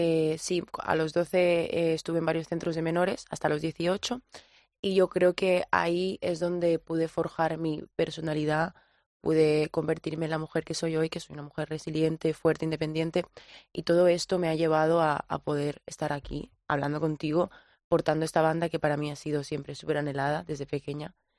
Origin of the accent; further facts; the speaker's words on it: Barcelona, Catalonia, Spain; Sí, mi madre es de Ecuador y mi padre es de la República Dominicana. Uh-huh. Y yo pues nací en Barcelona, estudié en Barcelona y hice toda mi vida allí.